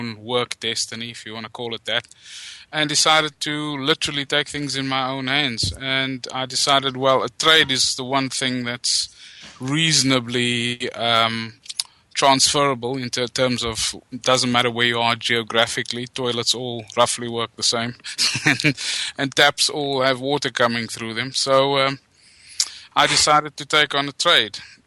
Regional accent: Bromley, London, United Kingdom; I'm from Bromley, southeast London.

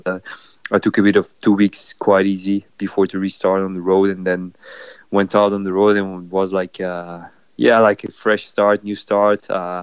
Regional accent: France; I grew up in France, and I've always seen that.

